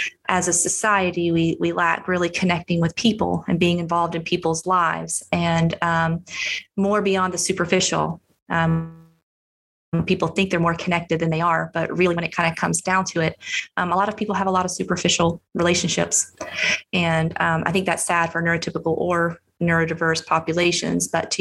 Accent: Charlotte, North Carolina, United States; now in Atlanta, United States; I grew up in Charlotte, North Carolina. And while I currently live in Atlanta, would consider myself a Carolina girl. I'm still a Carolina girl at heart.

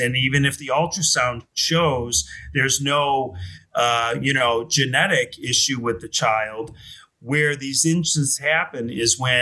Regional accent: Chicago, Illinois, United States; also born or lived in New York; I grew up in Chicago, went to school in Chicago, went to college on the East Coast in New York, came back to Chicago for law school, and I've been a practicing attorney for 27 years in the Chicagoland area.

